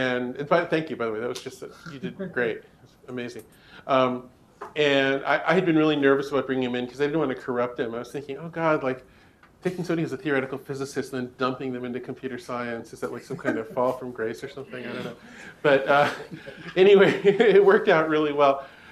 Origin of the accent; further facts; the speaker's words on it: United States; just think of me as an American barbarian, if you like.